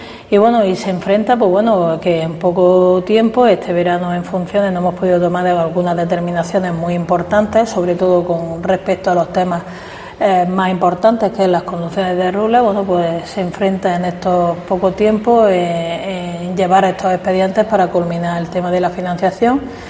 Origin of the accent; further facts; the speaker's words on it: Albuñol, Andalusia, Spain; con la que llevo trabajando tantos años por mi pueblo, que es Albuñol.